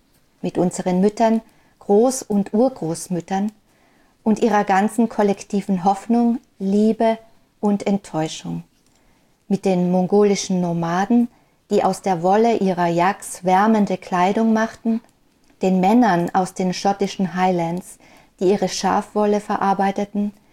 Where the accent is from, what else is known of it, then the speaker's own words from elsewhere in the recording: Carinthia, Austria; Ich bin ja Kärntnerin